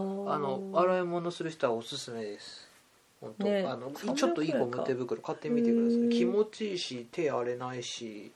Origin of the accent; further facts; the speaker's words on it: Fukushima, Japan; 福島に行ってるからね、あ、僕の地元で、